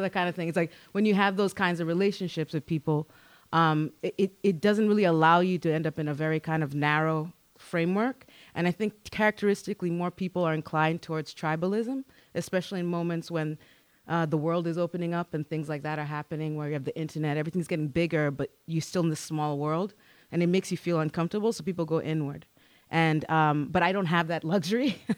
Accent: Kenya; obviously I'm a Kenyan

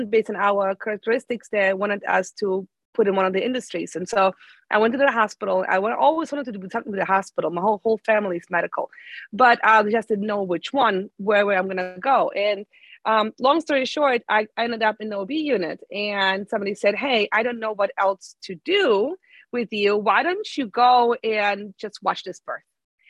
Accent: Germany; English is a second language; moved away as an adult; now in United States; So, you know, the funny thing is that I grew up in Germany, and the whole learning process of becoming a midwife over there, which I was over there, it's a little bit different than over here.

